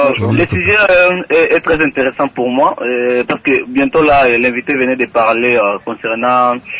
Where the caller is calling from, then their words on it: Kananga, Kasaï-Central, DR Congo; ici chez nous au Kassai, ça c'est précisément à Kananga